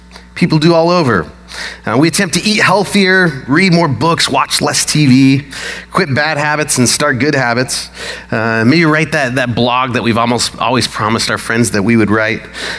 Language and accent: English; Colorado, United States; now in Portland, United States; I'm from Colorado, and we don't get that many snowy days in Portland